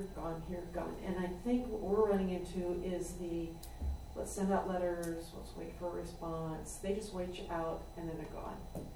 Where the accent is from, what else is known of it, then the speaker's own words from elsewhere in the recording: California, United States; So I come from Trinity County, definitely under the definition of disadvantaged communities.